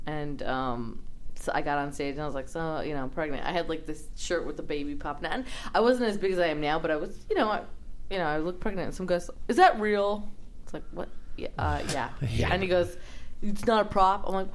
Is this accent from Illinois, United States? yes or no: no; New York, United States; now in Los Angeles, United States; See, it's not like I come from a place that's a small town. Like, I come from New York, so when I got out here, it wasn't like, ooh.